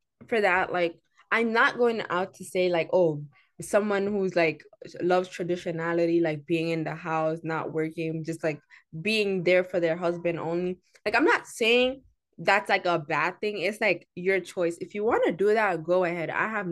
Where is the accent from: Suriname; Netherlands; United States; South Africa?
United States; born there; I was born in America where women are like always fighting for their rights.